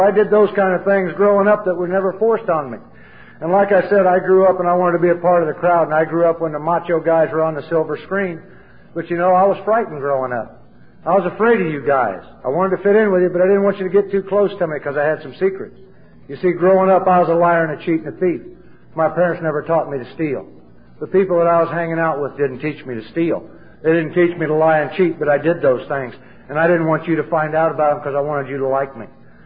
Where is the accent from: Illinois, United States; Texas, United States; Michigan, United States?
Illinois, United States; Danville; When I was growing up in Danville, Illinois, and I visualized and thought about what alcoholics looked like